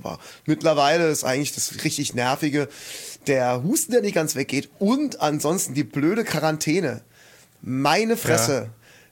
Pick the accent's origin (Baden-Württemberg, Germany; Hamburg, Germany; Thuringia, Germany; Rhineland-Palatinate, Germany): Rhineland-Palatinate, Germany; Kaiserslautern; Also, ich bin aus Kaiserslautern.